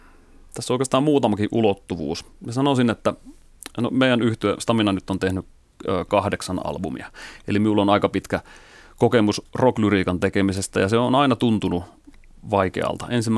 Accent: Lemi, South Karelia, Finland; kasvoin Lemillä tuolla Etelä-Karjalassa ja, hyvin tämmöisessä vilkkaassa ympäristössä, missä oli, me on vuonna 80 syntynyt, meitä oli silloin tosi paljon samaikäisiä

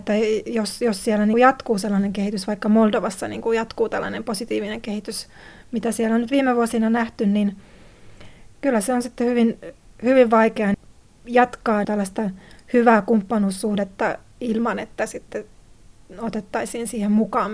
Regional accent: Estonia; Kun mä olen itse Virosta kotoisin

